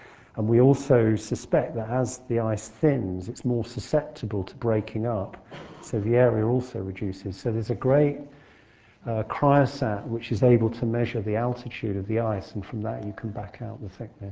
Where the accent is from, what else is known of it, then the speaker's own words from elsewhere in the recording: United Kingdom; as a British citizen, it would be unwise of me to speculate on foreign policy.